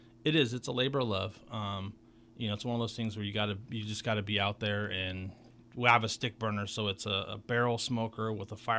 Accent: Vallejo, California, United States; now in Napa, United States; So I grew up in Vallejo.

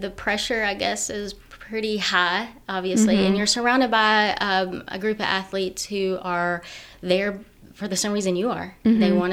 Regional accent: Stockbridge, Georgia, United States; I grew up in Stockbridge, Georgia, which is a little south of Atlanta.

